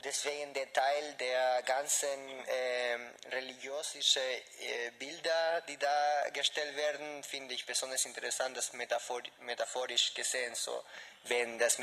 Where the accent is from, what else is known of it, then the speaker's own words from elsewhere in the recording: Tübingen, Baden-Württemberg, Germany; Weil ich bin aus Tübingen.